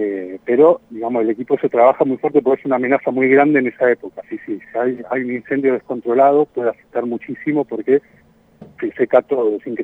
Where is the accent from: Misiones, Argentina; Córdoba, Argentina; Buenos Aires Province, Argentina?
Misiones, Argentina; Puerto Iguazú; yo vengo de un parque, yo vengo de Iguazú, donde explota el turismo